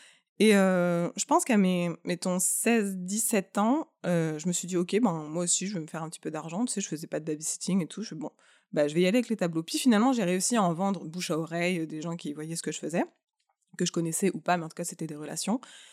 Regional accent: France; moved away as an adult; now in Montreal, Canada; je viens d'avoir mon diplôme, je viens de France

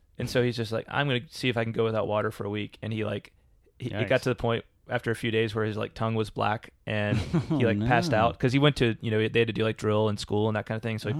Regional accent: United States; being an American who's never actually been to England.

